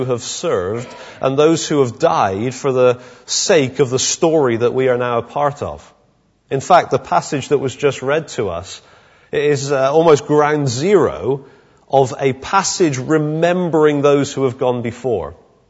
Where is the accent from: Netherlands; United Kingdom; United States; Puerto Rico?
United Kingdom; I know we're largely British and very reserved